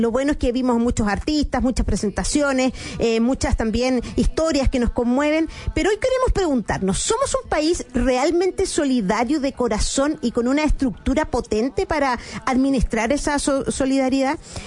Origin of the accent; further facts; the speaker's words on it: Chile; ¿somos los chilenos realmente solidarios o solo lo demostramos